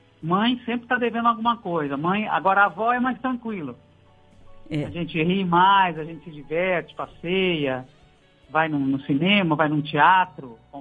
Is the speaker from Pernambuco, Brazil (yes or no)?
no; Santa Cruz das Palmeiras, São Paulo, Brazil; also born or lived in Bragança Paulista; No interior. E passei minha infância em Santa Cruz das Palmeiras, que é a terra do meu pai.